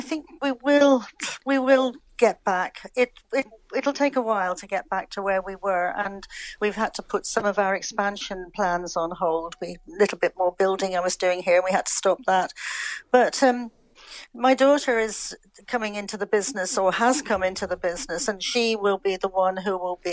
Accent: England, United Kingdom; now in Ireland; know my accent has never changed overall. I'm living in Ireland now for probably the best part of almost 50 years. I came when I was very young to Dublin and went back to London to work for a couple of years.

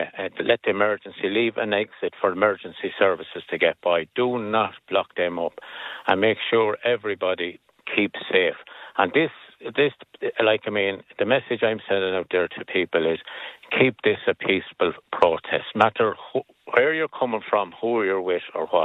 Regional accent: Ireland; We're the Irish people of the island of Ireland.

